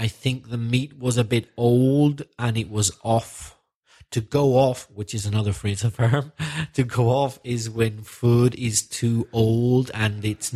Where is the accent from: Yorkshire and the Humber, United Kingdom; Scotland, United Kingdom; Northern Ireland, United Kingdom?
Northern Ireland, United Kingdom; Belfast; And I was brought up in Belfast, in Northern Ireland. So we were brought up there.